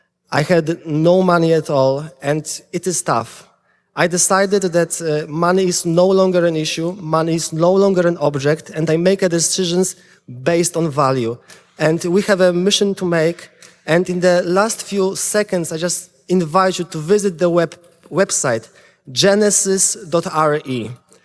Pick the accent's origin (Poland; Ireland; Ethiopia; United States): Poland; English is a second language; now in London, United Kingdom; I'm originally from Poland.